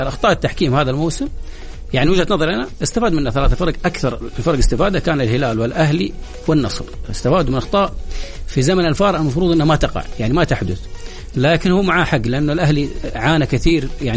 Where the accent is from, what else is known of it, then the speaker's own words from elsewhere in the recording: Saudi Arabia; شوف احنا كجمهور سعودي احنا زعلانين